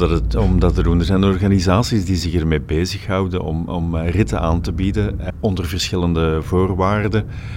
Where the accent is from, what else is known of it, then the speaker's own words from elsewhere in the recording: Heusden-Zolder, Limburg, Belgium; Dat was veel jaren geleden in Argentinië en ik zeg, ik ben van Heus de Zolder. Niemand wist waar het lag, ja.